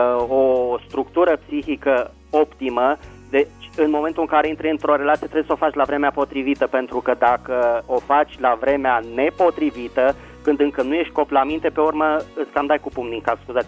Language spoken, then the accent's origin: Romanian; Bucharest, Romania; din București.